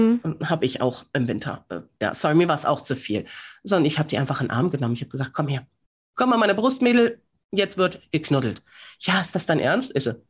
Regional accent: Northern Germany, Germany; Oder bei uns in Norddeutschland ist halt einfach, moin.

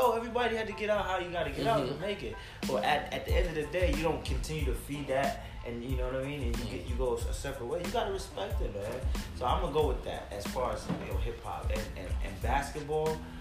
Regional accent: Brooklyn, New York, United States; born there; I was born in Brooklyn.

